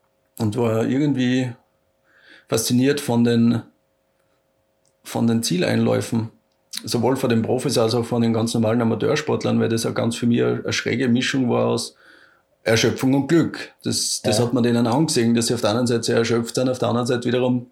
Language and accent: German; Hönigsberg, Styria, Austria; Aufs Bärenkugelhaus, da bei uns in Hönigsberg.